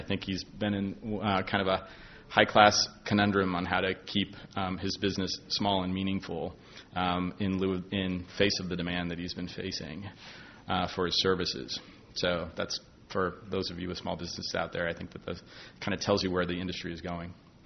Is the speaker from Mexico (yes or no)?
no; Issaquah, Washington, United States; which is based in Issaquah, Washington, my hometown. I moved there when I was 4 years old, by the way.